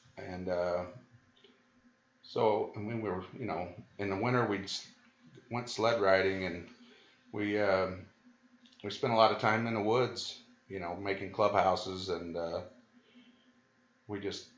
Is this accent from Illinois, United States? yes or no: yes; Alton, Illinois, United States; born there; I was born in May of 1962 in Alton, Illinois, Alt Memorial Hospital.